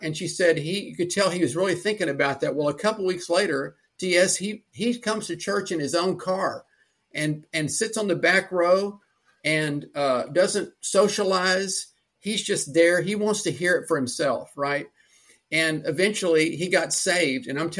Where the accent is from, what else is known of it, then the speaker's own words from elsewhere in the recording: Houston, Texas, United States; now in Austin, United States; And I, by the way, I'm in right outside of Austin. That's where I live. And, but I grew up in Houston.